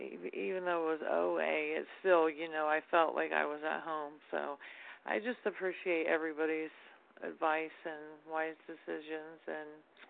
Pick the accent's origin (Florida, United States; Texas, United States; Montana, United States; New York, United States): Florida, United States; I'm from Florida.